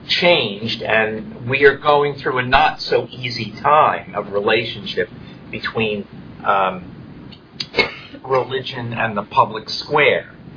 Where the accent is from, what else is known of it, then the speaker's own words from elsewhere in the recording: Philadelphia, Pennsylvania, United States; But I grew up in Philadelphia, obviously, and I'm really well aware of the Quaker influence. And I grew up in a neighborhood that was largely Catholic in East Mount Airy.